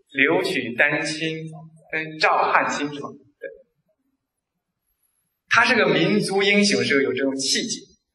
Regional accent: Shijiazhuang, Hebei, China; 最后就是我河北省的，说有点丢人哈。我们河北省的石家庄市的，是我老家那边的，很丢人。

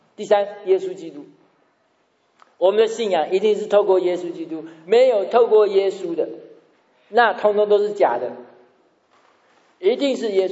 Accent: China; 我们中国人都不太谈死亡啊

